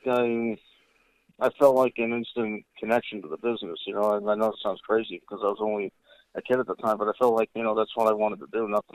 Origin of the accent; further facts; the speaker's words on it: New York, United States; I was actually living up in, I'm originally from New York, so I was living up in New York at the time when I first started watching it.